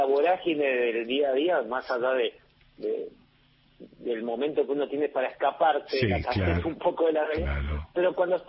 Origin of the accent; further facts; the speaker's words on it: Maipú, Mendoza, Argentina; yo soy oriundo de Maipú, que es una zona de existencia, el viñedo es proverbial.